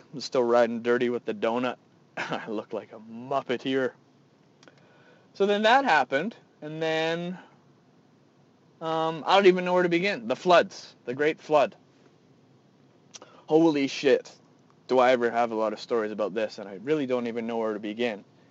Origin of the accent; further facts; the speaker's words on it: Calgary, Alberta, Canada; So I grew up in Bowness, and I'm actually heading to Bowness tonight just to check on some friends, and I want to see the house I grew up in. So I grew up on Bow Crescent.